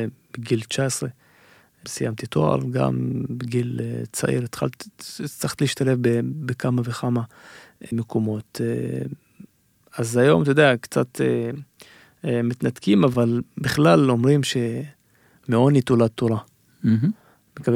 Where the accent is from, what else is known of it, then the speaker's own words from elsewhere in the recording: Umm al-Fahm, Haifa District, Israel; זה אני, שם גדלתי